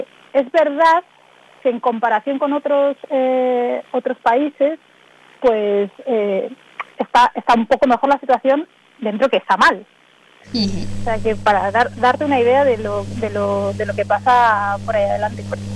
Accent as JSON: {"language": "Spanish", "region": "Galicia", "country": "Spain", "said": "Para mí, que soy gallega, el gallego es un elemento identitario fundamental. No existe la identificación como gallega si no está el gallego."}